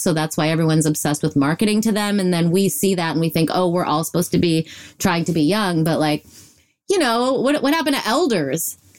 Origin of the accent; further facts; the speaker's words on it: Illinois, United States; I was raised in Illinois.